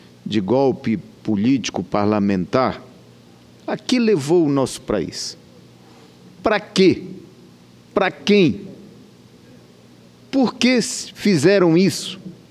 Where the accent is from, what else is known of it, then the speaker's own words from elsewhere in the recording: Pará, Brazil; Ainda lá no meu estado, na Ilha do Marajó, bem perto da região metropolitana, próximo de Belém